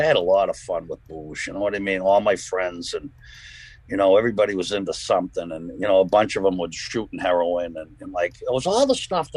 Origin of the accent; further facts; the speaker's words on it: Danvers, Massachusetts, United States; And I grew up in Danvers, and there used to be a lot of package stores and a lot of bars in Danvers Square.